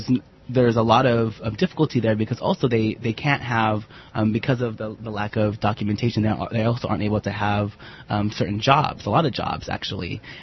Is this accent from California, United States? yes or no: yes; Sacramento, California, United States; also born or lived in Guam; Yeah, well, I was born in Guam, but I grew up most of my life in Sacramento, California.